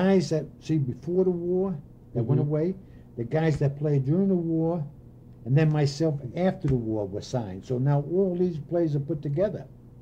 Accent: Staten Island, New York, United States; But anyway, I was born on Staten Island, and I did not play high school baseball because I went to a school that was way on the other end of the island

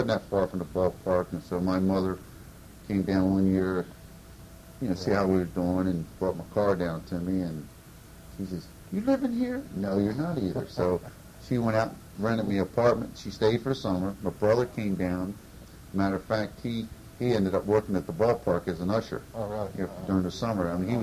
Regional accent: New Jersey, United States; also born or lived in Washington, D.C. / Maryland; I was born in Washington, D.C., and lived most of my life in New Jersey, but when I signed out of high school, I was living right outside of Washington, D.C. in southern Maryland

